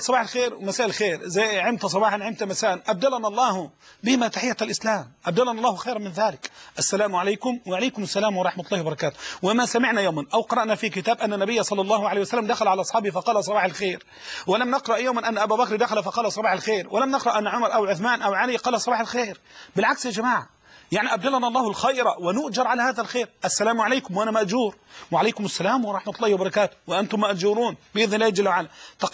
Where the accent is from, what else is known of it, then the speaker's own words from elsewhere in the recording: Dim El-Shalt, Dakahlia, Egypt; خطبة الجمعة القادمة إن شاء الله في قريتي ديم الشلت مركز ذكرنس دقالية، ديم الشلت مركز ذكرنس دقالية بلدي ديم الشلت